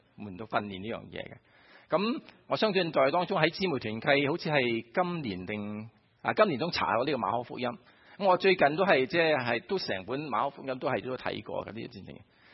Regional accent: Guangdong, China; 但系我哋广东人咧讲呢个屋咧就好自然讲出嚟。

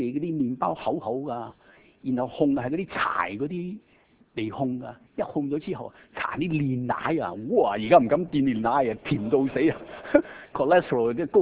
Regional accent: Hong Kong; 我最记得喺香港细个嗰阵时去街市买嘢

